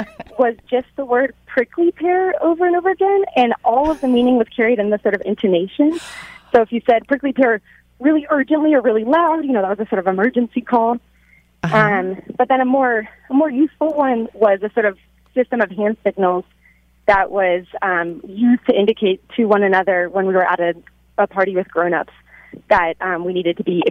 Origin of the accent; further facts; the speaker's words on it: Arizona, United States; so I'm from Arizona, we had access to the University of Arizona's library system.